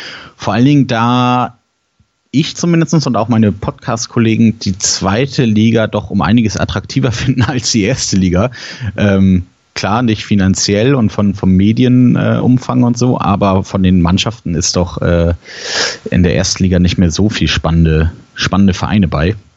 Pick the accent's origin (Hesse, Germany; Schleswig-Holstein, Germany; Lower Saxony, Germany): Schleswig-Holstein, Germany; Kiel; weil irgendwie als Kieler war es immer so